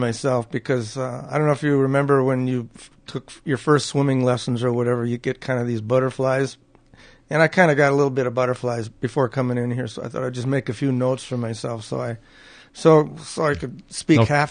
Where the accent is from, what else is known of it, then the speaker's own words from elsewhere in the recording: Minnesota, United States; I was born in Northfield Hospital, but we lived on a lake home, just a little country house on Lake Marion over by Lakeville.